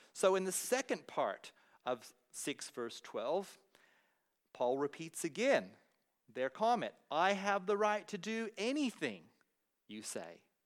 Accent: United States; moved away; when I was growing up in the States as a teenager

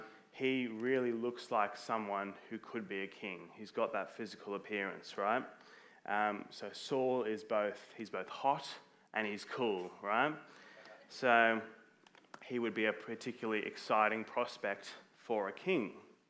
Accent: Mount Druitt, New South Wales, Australia; I'm from Mount Druitt.

